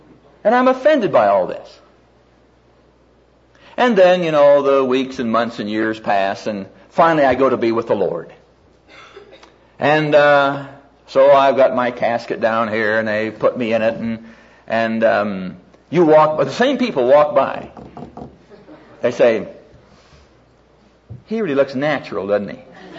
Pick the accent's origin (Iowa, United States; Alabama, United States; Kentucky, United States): Iowa, United States; Neola; When I was growing up in Neola, Iowa